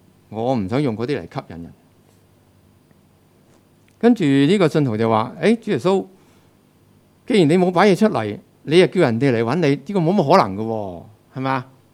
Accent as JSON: {"language": "Chinese", "country": "China", "said": "靈修讀經不是好像我們中國人那樣想"}